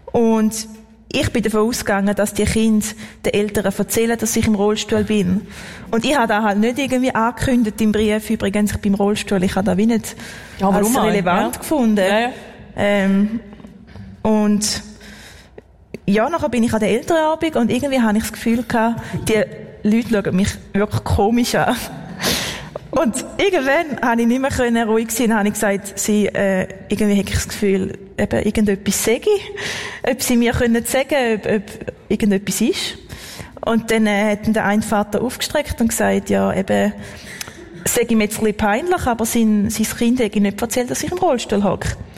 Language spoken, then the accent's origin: German; Thurgau, Switzerland; accent: Thurgau dialect; now in Lucerne, Switzerland; ich habe den Dialekt von Luzern noch nicht angenommen. ich habe immer noch den Thurgauer Dialekt, aber nein, ich bin mir sehr schönen kleinen Dorf aufgewachsen, wie du gesagt hast, Mittendorf, bei 800 Einwohnern.